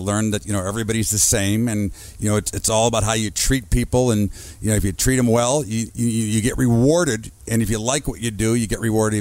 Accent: Evanston, Illinois, United States; Well, you know, Al, I'm from Chicago. I'm from the Chicago area. I grew up in a suburb of Evanston, and have stayed here my entire life

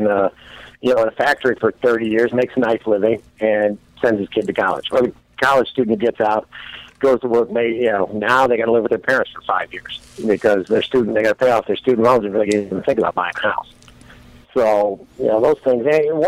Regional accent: United States; it's just, that's part of being an American.

